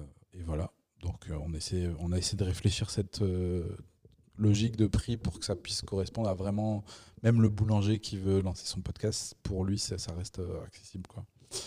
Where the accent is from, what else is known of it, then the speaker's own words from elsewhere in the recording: Morocco; born there; Et puis moi, je suis né au Maroc, donc c'est un peu une dédicace à ça.